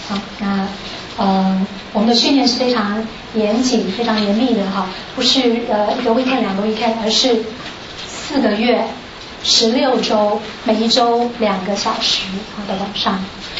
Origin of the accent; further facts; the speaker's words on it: China; 我们说我们中国人不提到这个四跟十这两个字啊